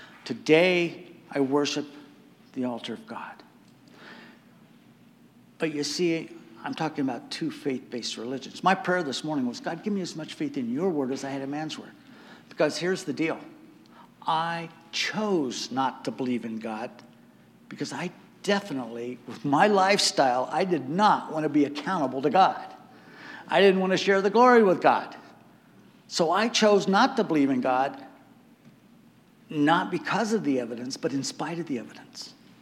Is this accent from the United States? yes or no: yes; Newport Beach, California, United States; I grew up in Newport Beach